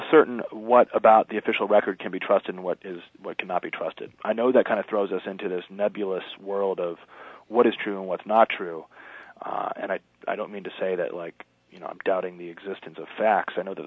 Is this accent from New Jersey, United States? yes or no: no; New York City, New York, United States; the 9/11 disaster that happened in my hometown in New York.